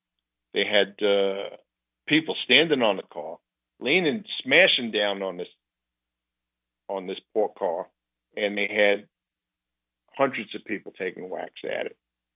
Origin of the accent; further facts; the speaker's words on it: New York, United States; As you know, I'm from New York. I've been a Yankee fan since I was born, 1958.